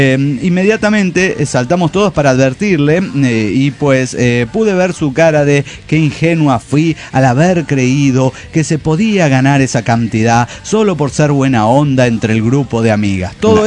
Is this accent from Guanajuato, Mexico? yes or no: yes; León, Guanajuato, Mexico; de León, Guanajuato, México.